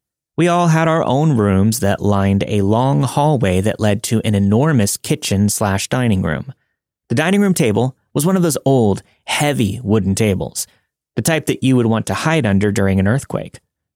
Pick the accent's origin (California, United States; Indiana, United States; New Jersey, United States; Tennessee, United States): California, United States; moved away; Anyways, in 2016, I left my hometown in California to work on a ranch in Montana.